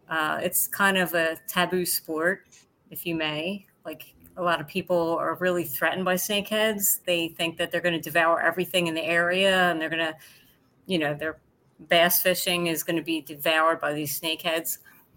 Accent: New Jersey, United States; Yes, I am from Jersey. I'm Jersey girl.

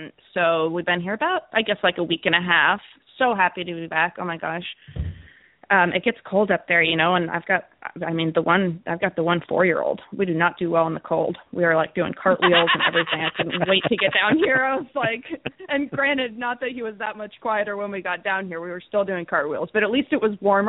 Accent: Wellington, Florida, United States; from Wellington, Florida.

